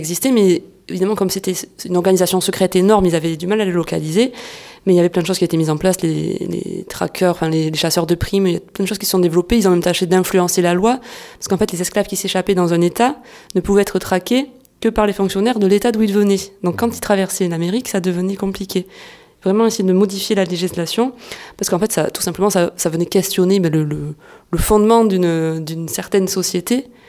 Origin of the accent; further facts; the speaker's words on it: France; Parce qu'effectivement, nous en tant que Français, c'est pas quelque chose qui nous appartient.